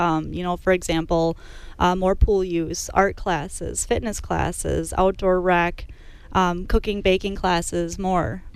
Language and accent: English; Wisconsin, United States; now in Tomahawk, United States; So I'm originally from Wisconsin. Not from Tomahawk originally. I've been here about 3.5 years, though